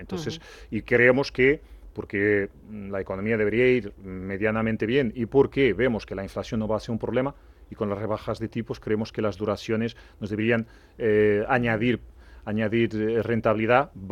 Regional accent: Lisbon, Portugal; Spanish is a second language; now in Spain; Soy de Lisboa.

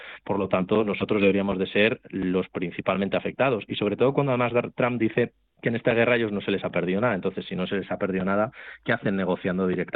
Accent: Community of Madrid, Spain; Bueno, yo como madrileño y como español me siento estafado, ¿no?

